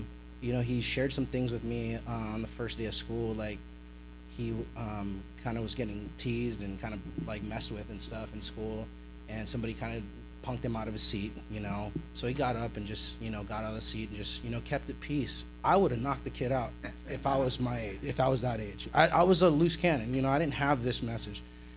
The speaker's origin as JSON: {"language": "English", "region": "Hawaii", "country": "United States", "said": "we're both from Hawaii."}